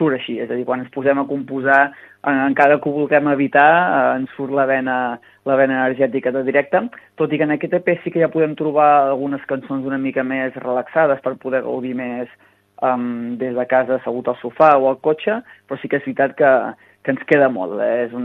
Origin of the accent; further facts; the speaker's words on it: Torroella de Montgrí, Catalonia, Spain; som de Torroella de Montgrí i als voltants, i és una zona molt musical.